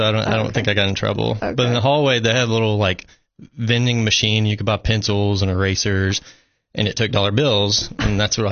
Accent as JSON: {"language": "English", "town": "Tullahoma", "region": "Tennessee", "country": "United States", "tie": "born or raised there", "said": "Grew up in Tullahoma."}